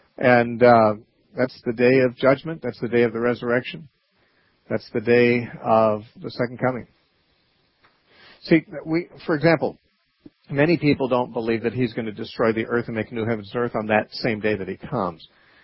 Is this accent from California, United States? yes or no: yes; Santa Cruz, California, United States; let's talk to Scott calling from Santa Cruz, California, my hometown.